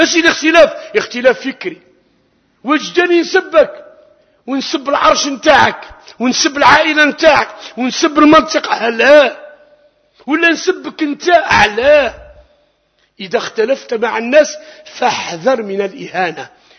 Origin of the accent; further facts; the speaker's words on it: Algeria; كجزائريين